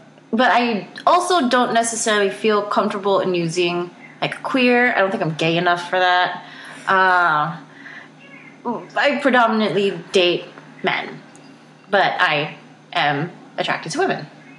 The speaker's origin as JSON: {"language": "English", "region": "California", "country": "United States", "said": "I'm 35 from the Bay Area."}